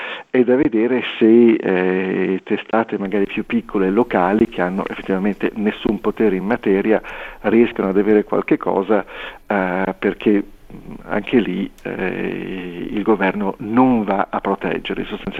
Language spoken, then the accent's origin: Italian; Liguria, Italy; da ligure non ho problemi.